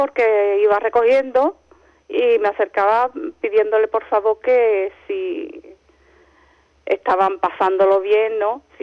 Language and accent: Spanish; Isla Cristina, Andalusia, Spain; born there; yo no nací aquí, yo nací en Isla Cristina, uh-huh. pero me trajeron muy pequeña, bueno, muy pequeña, de semana nada más. Entonces he vivido en lo que es enfrente del muelle de Gallinera, unas casitas que hay ahí. Ahí he estado toda mi vida.